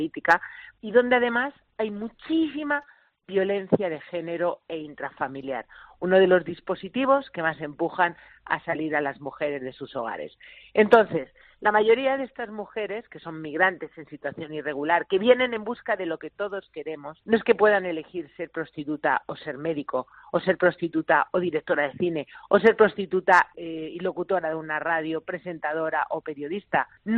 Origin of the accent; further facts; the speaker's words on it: Toledo, Castilla-La Mancha, Spain; Pues encantada de estar en mi tierra, jugar en casa.